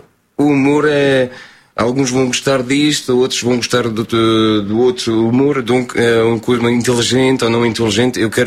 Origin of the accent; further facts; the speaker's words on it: Portugal; now in France; eu sou português, sou orgulhoso.